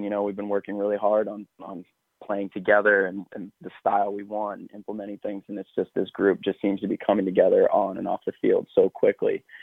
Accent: Dallas, Texas, United States; I grew up in Dallas playing, played my academy ball there, and you know, every kid growing up in Texas, you know, you want to play for SMU.

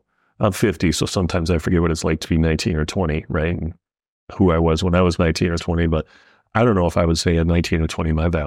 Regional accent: Midwest, United States; we grew up in the Midwest picking berries, right?

